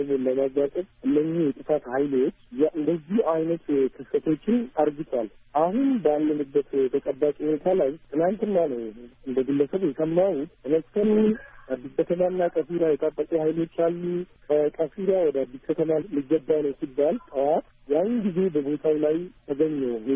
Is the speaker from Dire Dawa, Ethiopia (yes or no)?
yes; Dire Dawa, Ethiopia; እኛ ድሬዳዋ ላይ ተወልደን ነው ያደግነው። ወለድንበት እዚህ ነው። ከብሔር ብሔረሰብ ጋር እየኖርን ያለ ነው።